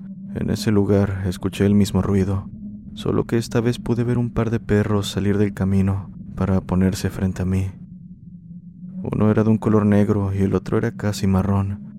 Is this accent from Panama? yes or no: yes; Panama City, Panamá, Panama; en mi país se celebran 3 días de carnavales, en los cuales las personas tienden a viajar al interior del país